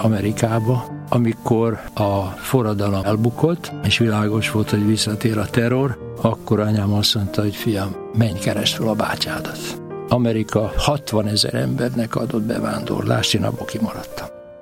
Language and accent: Hungarian; Budapest, Hungary; born there; Budapesten születtem. A háborús éveknek, hát eléggé a közepén, 41-es vagyok.